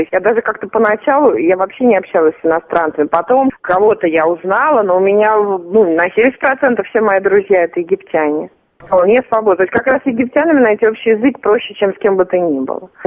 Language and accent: Russian; Saint Petersburg, Russia; Не знаю, потому что я из Петербурга.